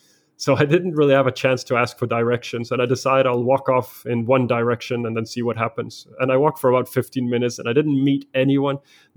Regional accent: Denmark; I'm from Denmark.

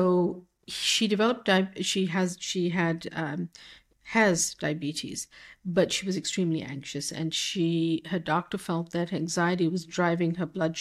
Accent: South Africa; moved away as an adult; I grew up in South Africa before I had the opportunity to study in Boston. And I grew up as a child in apartheid, not really understanding why the color of my skin mattered to things I was permitted to do and not permitted to do.

